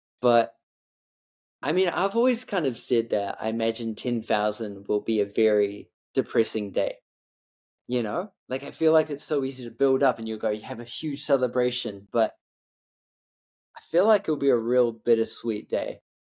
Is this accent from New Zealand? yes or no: yes; New Zealand; I think this is where being a Kiwi really helps.